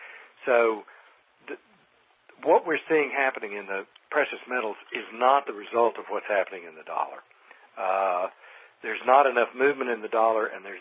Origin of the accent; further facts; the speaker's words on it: Southern United States, United States; Well, you just can't imagine how hard it is for me as a Southerner to admit that New England is beautiful.